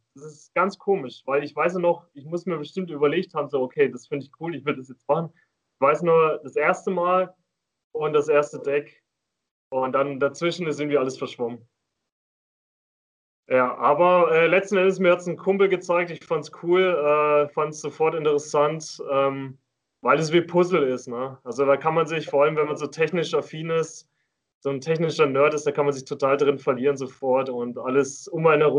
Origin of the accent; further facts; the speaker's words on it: Schweinfurt, Bavaria, Germany; also born or lived in Bamberg; now in Würzburg, Germany; ursprünglich komme ich aus Schweinfurt, habe dann 6-7 Jahre lang in Bamberg gelebt wegen Arbeit und wohne jetzt leider nicht mehr in Bamberg, aber glücklicherweise auch in Würzburg